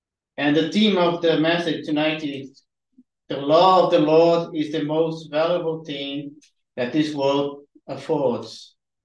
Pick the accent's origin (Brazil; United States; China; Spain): Brazil; English is a second language; moved away as an adult; now in United Kingdom; I'm originally from Brazil. I've been here in the UK for 15 years.